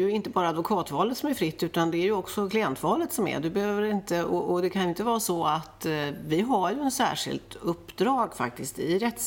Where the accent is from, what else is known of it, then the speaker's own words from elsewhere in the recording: Stockholm, Stockholm County, Sweden; Jag är uppväxt i Stockholm